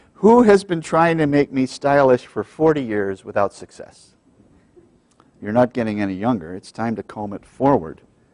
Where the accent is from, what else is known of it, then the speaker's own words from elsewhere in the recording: Tarzana, California, United States; I grew up in Tarzana.